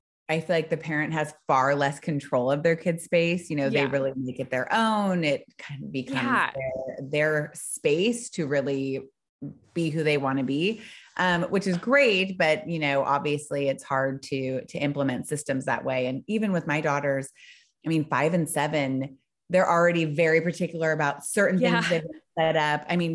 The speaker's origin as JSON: {"language": "English", "region": "California", "country": "United States", "lives_now": "Frisco, United States", "said": "and now I'm in Texas. We moved from California. We were there for the last 5 years. I'm originally from there."}